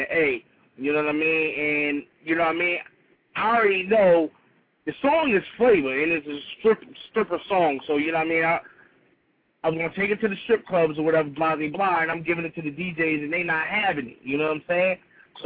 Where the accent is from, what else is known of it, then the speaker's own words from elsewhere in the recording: Plainfield, New Jersey, United States; now in Atlanta, United States; Well, I stay down in the A now, but I'm from Plainfield.